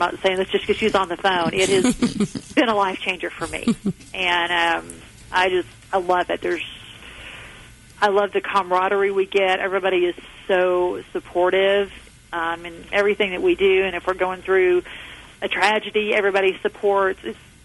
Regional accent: Arkansas, United States; I had no idea the beauty that we have right here in Kansas. I'm from Arkansas originally. We've lived in the southeast

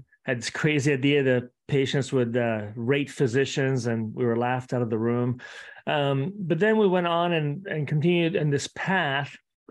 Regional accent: Italy; also born or lived in Australia; now in San Francisco, United States; I'm actually originally from Italy by way of Australia and then California.

